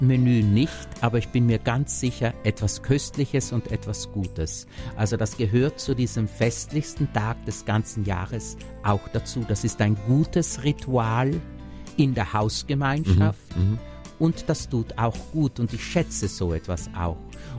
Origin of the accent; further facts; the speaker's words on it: South Tyrol, Italy; Das ist meine Heimat, hier gehöre ich hin.